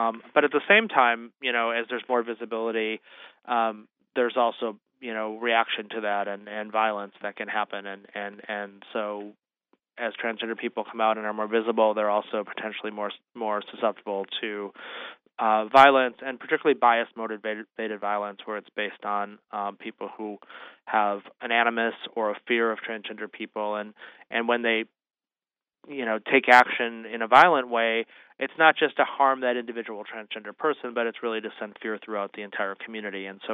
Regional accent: Wisconsin, United States; Just across the border north of you in Wisconsin, my home state

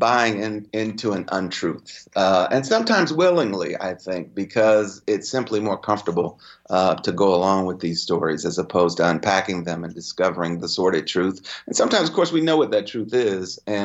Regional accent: St. Louis, Missouri, United States; I work in the academy, but I grew up in North St. Louis.

